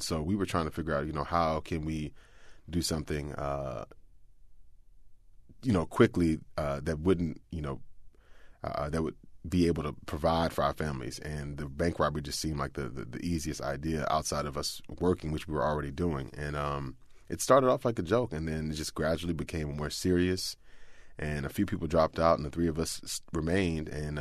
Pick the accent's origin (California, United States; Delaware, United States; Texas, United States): Texas, United States; Houston; I grew up outside of Houston. So I grew up sort of in the area, you know, it was working class suburbs down in Houston.